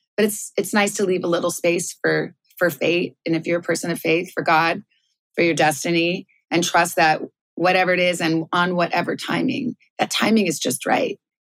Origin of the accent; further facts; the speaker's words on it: Tucson, Arizona, United States; I remember once I grew up around in Tucson, Arizona, and I know like a little bit of Spanish.